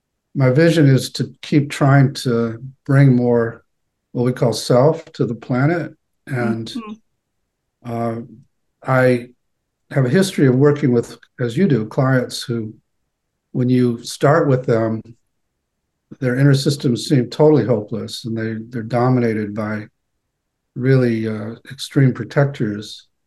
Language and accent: English; Boston, Massachusetts, United States; now in Chicago, United States; we moved from the Boston area to the back here to the Chicago area to be with my kids and grandkids.